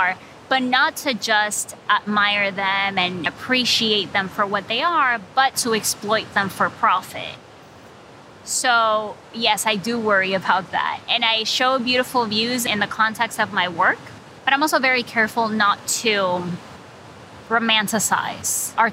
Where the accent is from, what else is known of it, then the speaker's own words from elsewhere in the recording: Camuy, Puerto Rico; I was away for about 10 years, and then I came back and I was like, wow, I'm from Camuy.